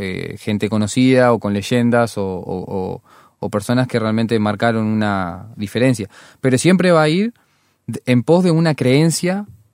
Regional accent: Uruguay; nosotros como uruguayos o rioplatenses sabemos que el fútbol es algo que nos toca.

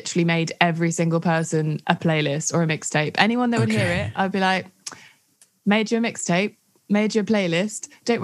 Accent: London, United Kingdom; Growing up in Northwest London, it was more, I'd go out in Camden quite a lot. So it was more live shows. And then when I moved to East London, maybe about 10 years ago

